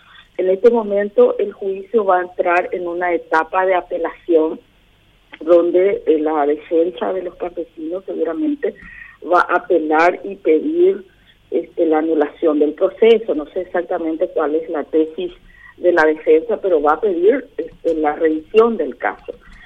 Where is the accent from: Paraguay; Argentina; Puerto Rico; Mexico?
Paraguay